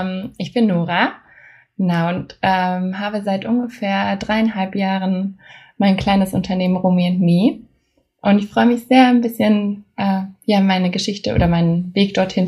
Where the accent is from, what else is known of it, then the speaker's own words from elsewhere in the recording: Germany; Also ich bin am Bodensee aufgewachsen und habe dann in Konstanz Wirtschaft und Chinesisch studiert.